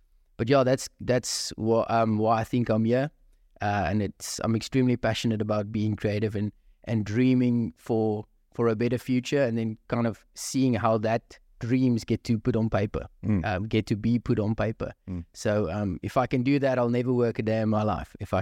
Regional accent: Krugersdorp, Gauteng, South Africa; born there; I was born in Krugersdorp, and I'm not going to go there, but I was born in Krugersdorp.

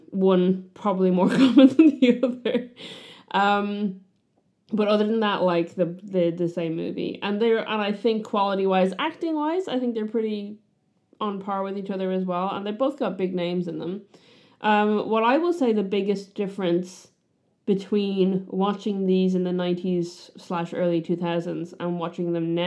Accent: Ireland; now in Wellington, New Zealand; growing up in Ireland

